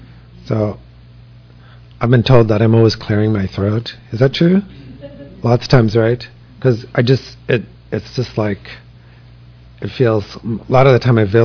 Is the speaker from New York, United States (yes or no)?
yes; New York, United States; it kind of works with how I grew up in New York